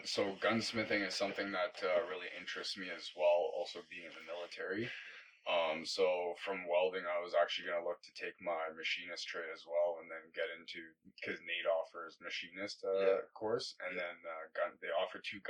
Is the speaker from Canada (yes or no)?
yes; Fort McMurray, Alberta, Canada; because I'm from Fort McMurray, I'm hoping that I can use some of my like family contacts to maybe get a job up there.